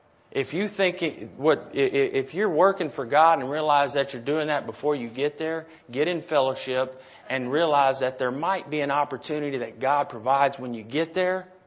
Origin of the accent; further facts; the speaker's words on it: Texas, United States; But I'm from Texas and I grew up, I guess, used to hearing it wrong.